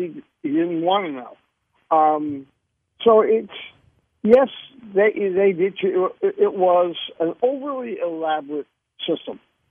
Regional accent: Boston, Massachusetts, United States; I think when the Astros beat the Red Sox in Boston, and there were some fans, unfortunately, in my hometown, chanting obscenities about a player or two, I was embarrassed, really embarrassed.

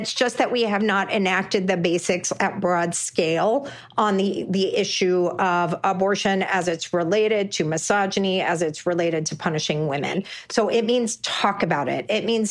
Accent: Texas, United States; or my home state of Texas, where they actually held a hearing supporting the death penalty for women who seek abortion.

